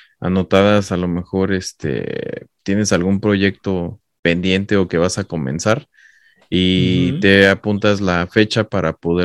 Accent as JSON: {"language": "Spanish", "country": "Mexico", "said": "los que somos de México."}